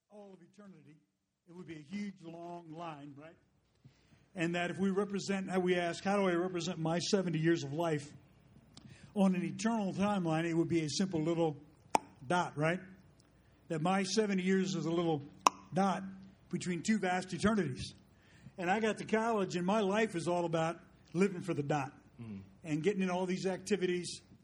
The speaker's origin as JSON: {"language": "English", "region": "Pennsylvania", "country": "United States", "tie": "born or raised there", "said": "I went to school, to college, and grew up in Pennsylvania, went to school."}